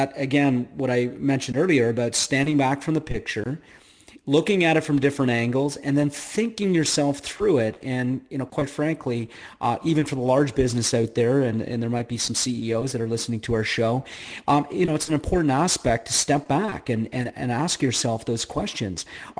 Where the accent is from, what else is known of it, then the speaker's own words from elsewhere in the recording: Canada; You know, I'm Canadian, so I say process.